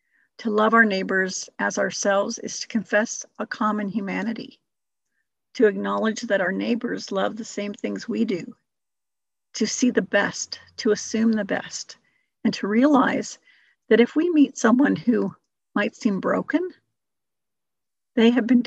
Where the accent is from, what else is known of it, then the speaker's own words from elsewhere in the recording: United States; moved away as an adult; now in Abbotsford, Canada; Now, I've been in Abbotsford for almost 33 years. I've surpassed the 25 years I spent growing up in the United States.